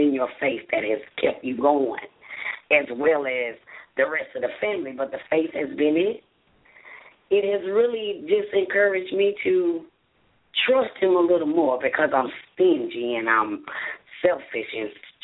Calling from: Charlotte, North Carolina, United States; I'm calling from Charlotte.

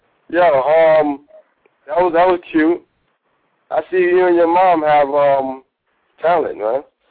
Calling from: Atlanta, Georgia, United States; I'm calling from the ATL.

